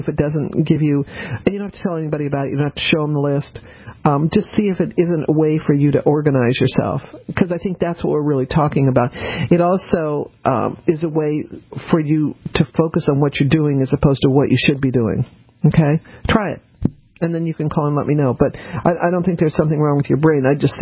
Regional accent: New Orleans, Louisiana, United States; also born or lived in Texas; Or I'm not really a Texan, as you know. I'm from New Orleans, but I went to school in Texas.

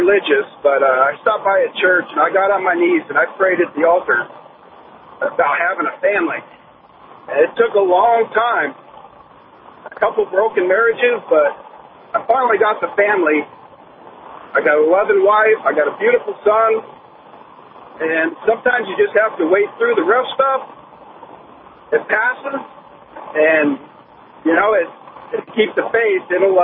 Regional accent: San Diego, California, United States; I grew up in San Diego in a broken home, lots of drugs.

